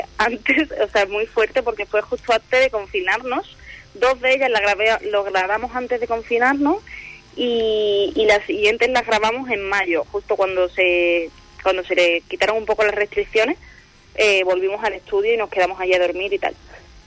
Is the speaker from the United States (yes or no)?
no; Andalusia, Spain; yo soy de Cádiz, bueno, soy de un pueblo de Cádiz, pero yo estudié la carrera en Sevilla.